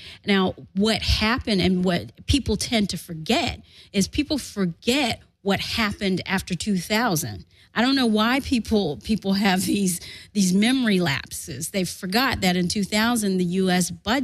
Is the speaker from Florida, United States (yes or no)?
yes; Florida, United States; And it represents, too, where I grew up in Central Florida, where when I became a registered voter, I'm a Lawton Childs Democrat.